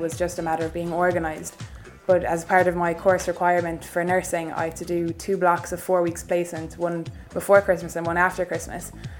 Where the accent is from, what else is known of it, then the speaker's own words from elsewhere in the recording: Limerick, County Limerick, Ireland; I'm from Limerick, and I studied and did my Leaving Cert in Castletroy College.